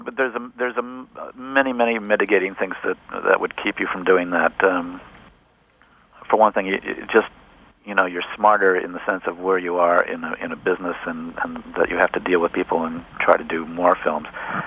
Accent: Cleveland, Ohio, United States; Cleveland, Ohio. It wasn't like I was living out in the middle of in a holy roller territory.

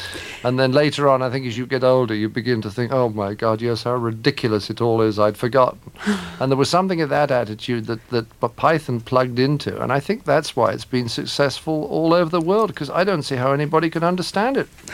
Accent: England, United Kingdom; well, I'm English.

